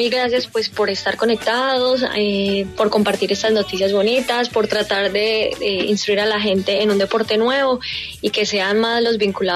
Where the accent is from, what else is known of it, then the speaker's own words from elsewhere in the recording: Colombia; esos son pues como somos como los colombianos